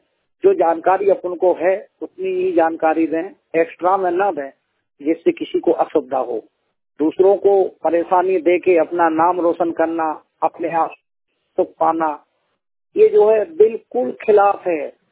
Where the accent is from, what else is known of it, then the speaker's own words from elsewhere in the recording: Itarsi, Madhya Pradesh, India; नगर इटारसी, जिला नर्मदापुरम, मध्य प्रदेश का निवासी हूँ